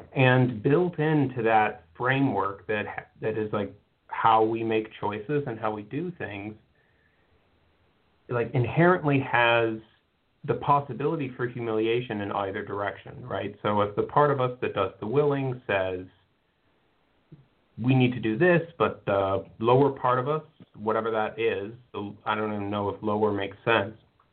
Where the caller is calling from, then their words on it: Waterford, Michigan, United States; I'm calling from Waterford, Michigan.